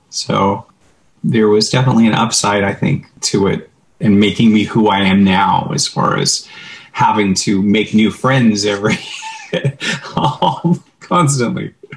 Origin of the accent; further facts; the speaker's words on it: Roseburg, Oregon, United States; born there; I was born in Roseburg, Oregon, in Southern Oregon. My family, most of my family lived in Newport, but I happened to have been born in Roseburg.